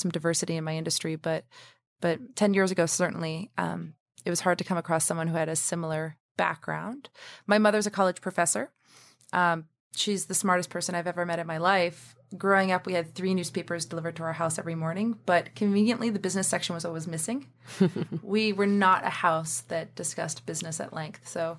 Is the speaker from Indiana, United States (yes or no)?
no; New York City, New York, United States; born there; I'll take a step back and say that I was born in Harlem, New York.